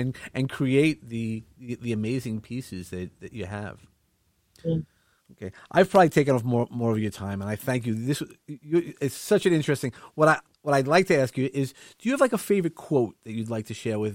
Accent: Brooklyn, New York, United States; accent: Brooklyn; again, playing on my Brooklyn accent, but it really is knowing somebody.

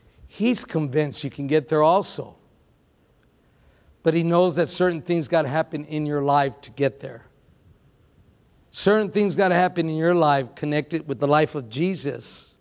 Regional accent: Texas, United States; I grew up in Texas. Amen? I grew up in Texas. Soy Tejano 100%.

